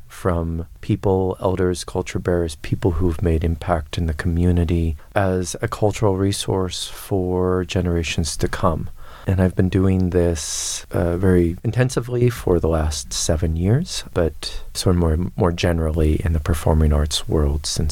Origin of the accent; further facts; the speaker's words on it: Flathead Reservation, Montana, United States; I am originally from the Flathead Reservation in western Montana. I'm a first-generation descendant of that tribe.